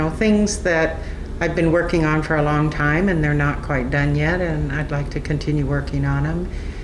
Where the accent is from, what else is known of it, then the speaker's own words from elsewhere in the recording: Haines, Alaska, United States; I grew up in a fishing family. My husband was also a commercial fisherman. So, I grew up in Haynes. We live on the water.